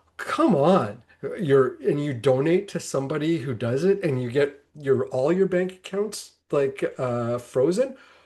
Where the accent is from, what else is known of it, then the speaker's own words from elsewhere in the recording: Canada; As a Canadian